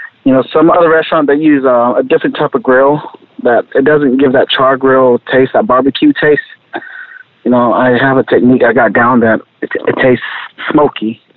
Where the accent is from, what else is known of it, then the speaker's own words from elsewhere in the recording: Palacios, Texas, United States; Well, I was born in Palacios, Texas, growing up, helping my dad on the shrimp boat, and then just moved to Houston after I graduated.